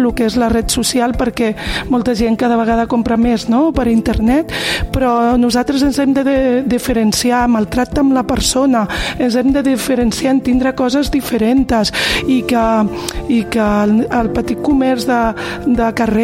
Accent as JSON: {"language": "Catalan", "town": "Calella", "region": "Catalonia", "country": "Spain", "tie": "born there", "said": "Jo sóc nascuda aquí, a Calella, de les arrels del meu pare"}